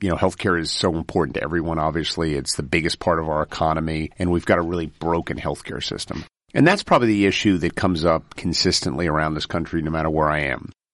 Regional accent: New Jersey, United States; You know, and maybe it's because I'm from New Jersey, but in truth, his music really speaks to me

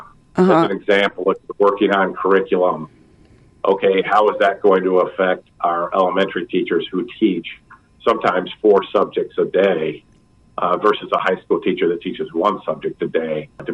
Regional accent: Indianola, Iowa, United States; I grew up in Indianola, Iowa

